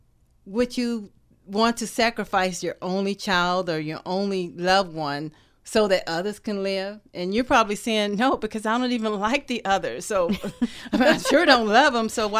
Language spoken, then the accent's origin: English; the South, United States; But I am from the South, so we have a tendency to want to really engage with people and to talk a lot.